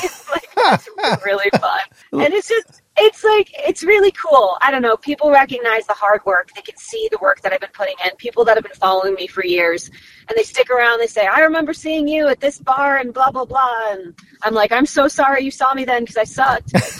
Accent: Virginia, United States; moved away as an adult; also born or lived in California; now in Nashville, United States; Originally, I'm from Virginia. And after I graduated college, I moved out to LA for a bit and then came to Nashville.

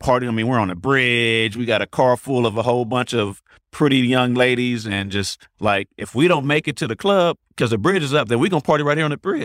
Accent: California, United States; but they all knew I'm from the Bay.

